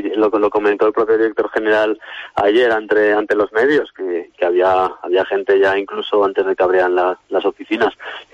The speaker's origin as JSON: {"language": "Spanish", "town": "Ayerbe", "region": "Aragon", "country": "Spain", "tie": "born or raised there", "said": "una nueva peña en Ayerbe, en mi pueblo del Huesca."}